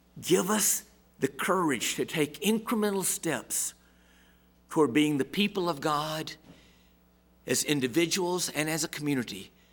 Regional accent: Montgomery, Alabama, United States; also born or lived in Birmingham; I grew up, born in Birmingham, but I grew up in Montgomery.

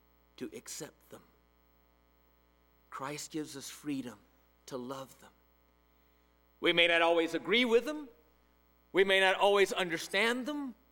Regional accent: Alabama, United States; I grew up in Alabama in the 1960s, and I heard the church leaders around me say

